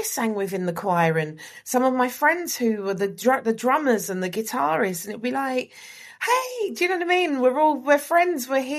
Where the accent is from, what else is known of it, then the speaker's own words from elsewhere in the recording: Peckham, London, United Kingdom; I grew up on a very sort of notorious council estate in Peckham in London, South London, Del Boy country, people affectionately call it.